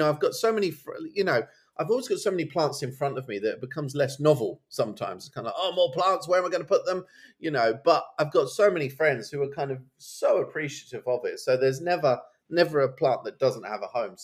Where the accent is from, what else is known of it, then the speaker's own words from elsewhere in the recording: East of England, United Kingdom; Yeah, so I've got a house in Suffolk in my hometown, and I really garden there on a kind of awkward clay like soil.